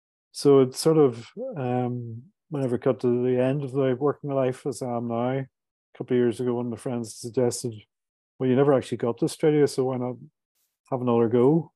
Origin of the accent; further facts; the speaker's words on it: Belfast, Northern Ireland, United Kingdom; moved away as an adult; when I was born and bred in Belfast in the 70s, which is a pretty crappy place to be brought up.